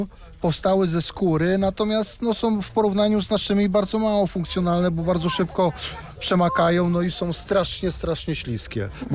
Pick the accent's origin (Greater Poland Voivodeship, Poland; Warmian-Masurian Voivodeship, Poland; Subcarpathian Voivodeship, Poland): Subcarpathian Voivodeship, Poland; Jasło; also born or lived in Warsaw; moja żona jest z Warszawy i mieszkaliśmy 20 lat w Warszawie. Jak żeśmy się tu przeprowadzili, to, znaczy wrócili, no bo ja jestem z Jasła